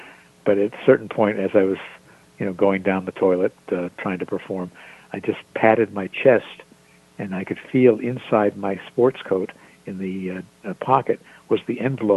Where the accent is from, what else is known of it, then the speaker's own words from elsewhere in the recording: United States; All of you are Canadians, and I'm American.